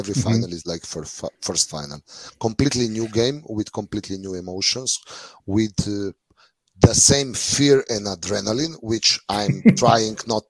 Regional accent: Kranj, Upper Carniola, Slovenia; They were in qualification route in Kran, in my hometown.

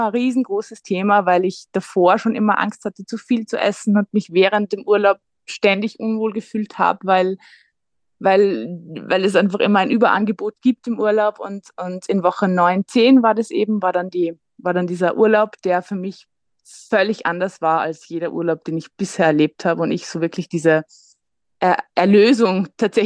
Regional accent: Austria; Ich komme aus Österreich. Das wird man vermutlich hören ein bisschen.

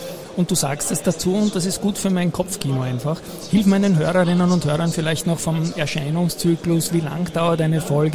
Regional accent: Austria; Und ich habe als Österreicher natürlich noch die Frage

